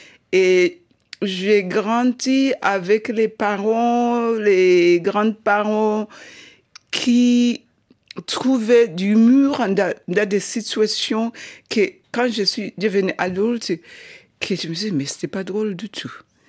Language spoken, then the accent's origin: French; Zimbabwe; Mais je suis née dans la Rhodésie, le Zimbabwe d'aujourd'hui, pendant l'apartheid. Et là, on était classés en 4 races, le blond, l'asiatique, la métisse et le noir tout en bas. Donc, j'ai grandi